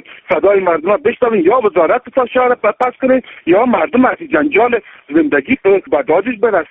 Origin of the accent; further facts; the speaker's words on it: Kabul, Afghanistan; از کابل هستم، 30 سال مهاجر بودیم